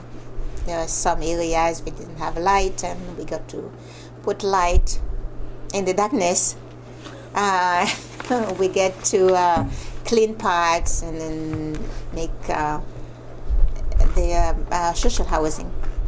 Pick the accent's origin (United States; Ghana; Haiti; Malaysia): Haiti; first language French; English is a second language; now in Ottawa, Canada; Yes, French is my first language.